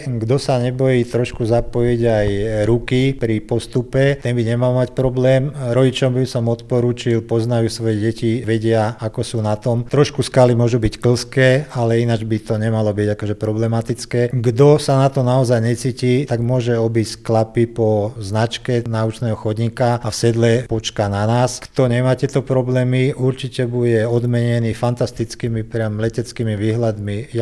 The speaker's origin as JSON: {"language": "Slovak", "town": "Bratislava", "region": "Bratislava Region", "country": "Slovakia", "said": "Naozaj, ako Bratislavčan som zistil, že sú tam úžasné ceny všetkých možných výrobkov z ovčieho mlieka."}